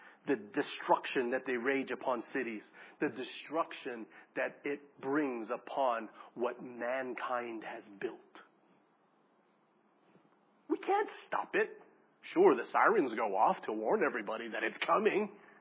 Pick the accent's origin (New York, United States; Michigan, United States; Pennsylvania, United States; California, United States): California, United States; I got this. I'm from California. I got this.